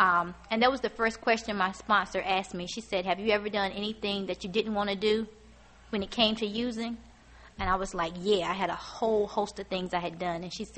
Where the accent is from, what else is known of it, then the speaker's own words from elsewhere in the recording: Southern US, United States; because I'm from the South, Southern Baptist